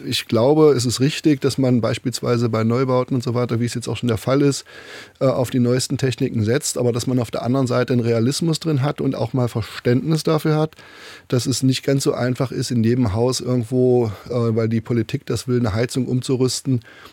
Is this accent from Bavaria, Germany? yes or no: no; Saxony-Anhalt, Germany; die Menschen in meiner Heimat Sachsen-Anhalt